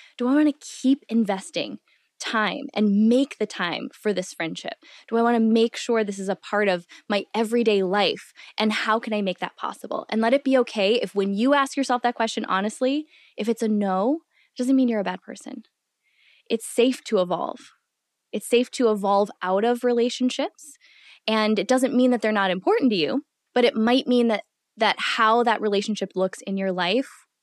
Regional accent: Midwest, United States; I only had the model of growing up in the Midwest and everything was very family-centric, which I love my family.

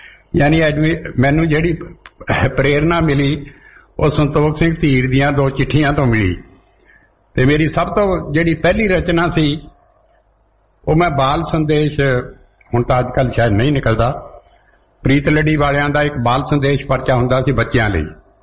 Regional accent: Punjab, India; born there; ਜਿਹੜੇ ਨਾਨਕੇ ਪਿੰਡ ਮੈਂ ਪੈਦਾ ਹੋਇਆ, ਉਹ ਕੋਟਲਾ ਬਟਲਾ ਖੰਨਾ ਸੰਘੋੜ ਰੋਡ ਦੇ ਉੱਤੇ

